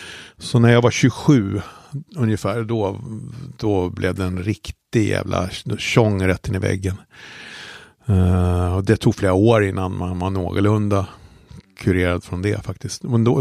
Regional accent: Stockholm, Stockholm County, Sweden; jag växte upp på Vindö kan man säga. Och sen så bodde vi i Hagsätra och sen så när jag var 9 år så flyttade vi till Skärholmen. Och i Skärholmen bodde jag tills jag flyttade hemifrån och det gjorde jag när jag var 17 kanske.

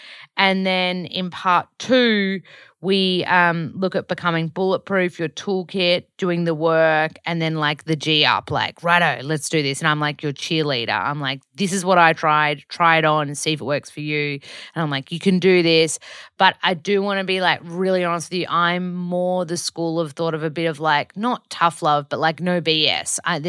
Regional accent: Australia; I'm white. I am a heterosexual cis woman. I'm Australian.

